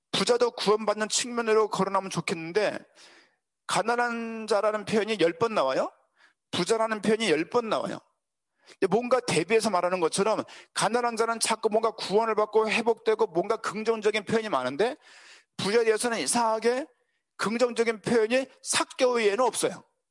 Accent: Seoul, South Korea; 제가 서울시 끝자락에 있는 은평구 수색에서 태어나고 자랐는데요.

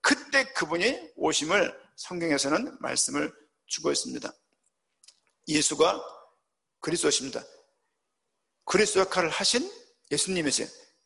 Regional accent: Seoul, South Korea; 전 서울이 고향입니다.

